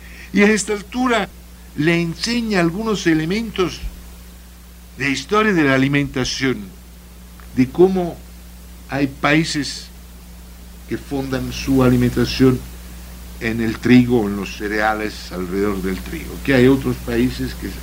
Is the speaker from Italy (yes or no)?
yes; Italy; Spanish is a second language; yo italiano soy italiano también porque en la cocina de mi país hay la pasta, soy mexicano porque hay la tortilla